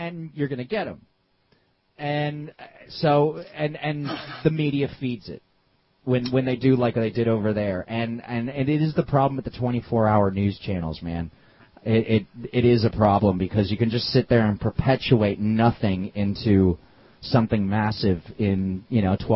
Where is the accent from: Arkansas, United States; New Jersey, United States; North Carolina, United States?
New Jersey, United States; well, I'm from New Jersey, and, you know, it is kind of part of my history anyway.